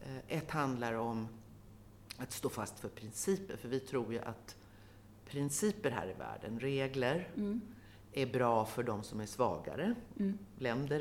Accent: Stockholm, Stockholm County, Sweden; born there; Jag har värmländska rötter men jag bor född i Stockholm som hörs på min dialekt.

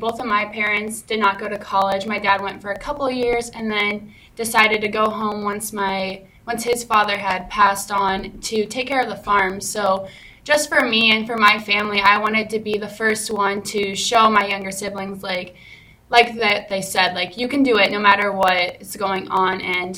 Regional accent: Arcadia, Iowa, United States; I am from Arcadia, Iowa. I came from a family of six, so four younger siblings

